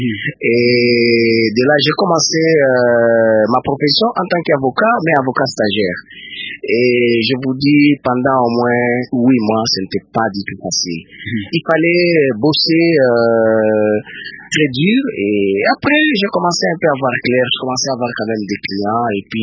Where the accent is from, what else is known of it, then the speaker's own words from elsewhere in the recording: Kolwezi, Lualaba, DR Congo; Absolument, je suis de Kolwezi. Et j'ai terminé mes études secondaires à Kolwezi. Et puis... je suis allé faire l'université à Lubumbashi.